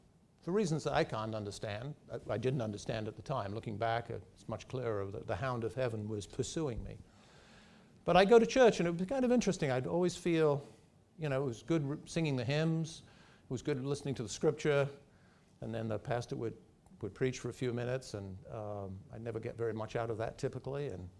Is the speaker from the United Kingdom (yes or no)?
yes; England, United Kingdom; moved away as an adult; now in United States; I grew up in England, as I mentioned this morning. I came to the United States when I was in my early 20s, and I've been here ever since. So I'm now a naturalized American, but grew up in the Church of England, back in England.